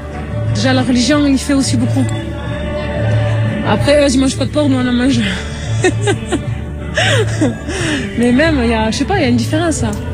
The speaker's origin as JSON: {"language": "French", "country": "France", "said": "moi, je suis gitane et je le reste, hein, ça, pas de problème là-dessus. Puis, je suis française d'origine gitane"}